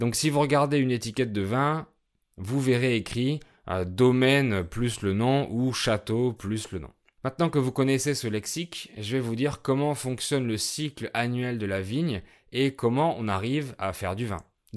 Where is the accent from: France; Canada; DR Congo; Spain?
France; je suis français, polyglotte et professeur de français